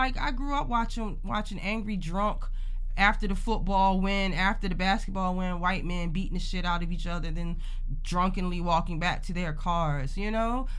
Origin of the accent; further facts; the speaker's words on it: Virginia, United States; I grew up in Virginia, so, like, I'm used to, like, yeah, sometimes cousins would step out of line